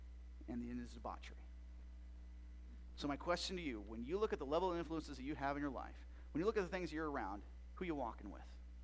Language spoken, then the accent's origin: English; Missouri, United States; I lost a job at a church in Missouri, 30 minutes from my hometown